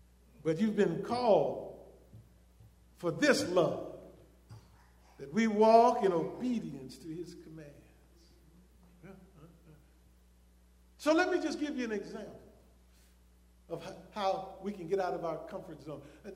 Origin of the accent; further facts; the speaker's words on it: Oakland, California, United States; I'm from the Oakland, you know, Bay Area.